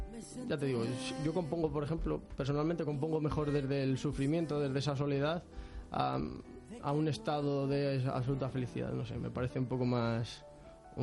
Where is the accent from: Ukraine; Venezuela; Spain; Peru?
Spain; Guadalajara, Castilla-La Mancha; Soy de Guadalajara, sí.